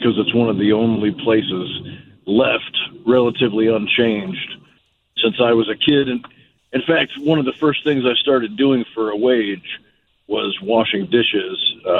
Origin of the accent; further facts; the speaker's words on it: Minooka, Illinois, United States; If I'm having any success, it's because of the way I grew up in Minooka, Illinois.